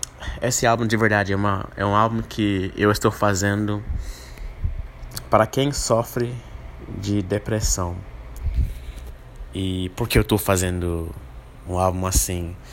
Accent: Jamaica; Portuguese is a second language; also born or lived in United States / Barbados; now in Brazil; se você está percebendo que meu sotaque é estranho, é porque eu não sou brasileiro, né? Nem sou angolano, nem sou haitiano. Eu sou jamaicano. Eu sou americano também, né? Sou americano, jamaicano e do Barbados também.

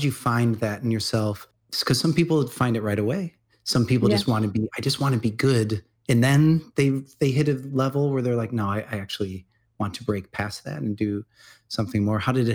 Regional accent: Midwest, United States; I grew up in the Midwest. So there's even more of a culture of being careful in a way.

